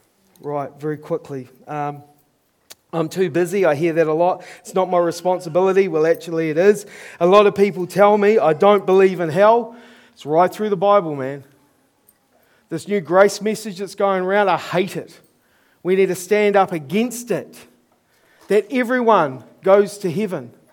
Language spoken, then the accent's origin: English; New Zealand; I'm from New Zealand.